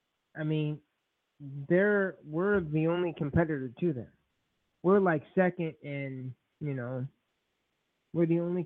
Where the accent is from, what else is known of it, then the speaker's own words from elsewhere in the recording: London, United Kingdom; I know I grew up around Crystal Palace and, you know, what heck, I got to pay my bills.